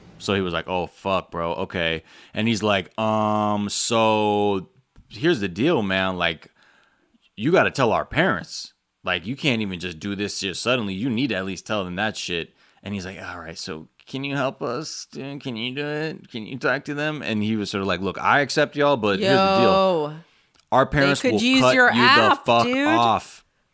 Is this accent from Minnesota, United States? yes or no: no; Savannah, Georgia, United States; but I'm actually from the Savannah, Georgia area, and I know.